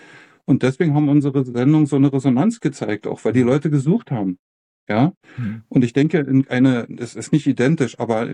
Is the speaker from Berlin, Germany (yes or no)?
yes; Berlin, Germany; born there; ich bin ehemaliger DDR-Bürger, bin 1957 geboren in Berlin, damals Hauptstadt der DDR